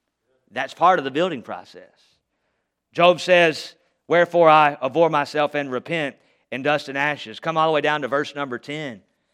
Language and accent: English; the South, United States; Now I'm from the South. I don't know how things are up here when it comes to food